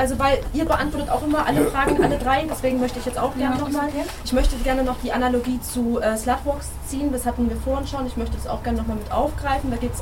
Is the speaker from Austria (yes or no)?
no; Russia; German is a second language; now in Germany; Ich komme aus Russland.